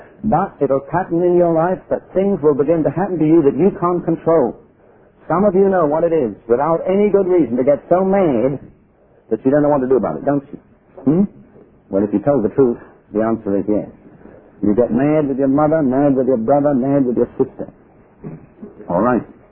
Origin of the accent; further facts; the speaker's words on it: India; born there; I was born in India.